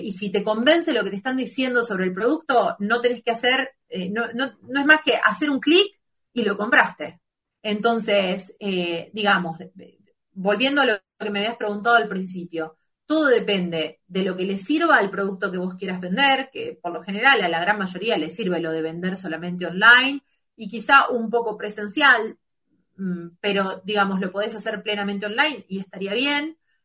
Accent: Argentina; moved away; Acá como argentina que lleva varios años por estos lados, a veces me pasa que digo que soy de Argentina

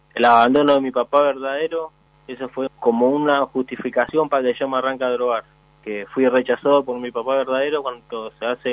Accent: Rosario, Santa Fe, Argentina; tengo 23 años, vengo de la ciudad de Rosario.

